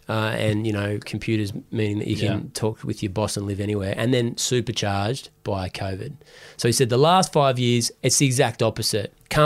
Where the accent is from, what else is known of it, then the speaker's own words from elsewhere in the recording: Sydney, New South Wales, Australia; and I grew up in Penshurst, which is in St. George, like next door to where we live now, but separated by a million miles.